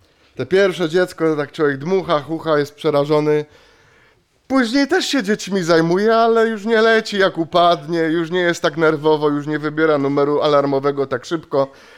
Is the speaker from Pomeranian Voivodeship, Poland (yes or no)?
no; Zabrze, Silesian Voivodeship, Poland; bo stamtąd pochodzę, z Zabrza, ze Śląska, tam mieszkałem, tam dorastałem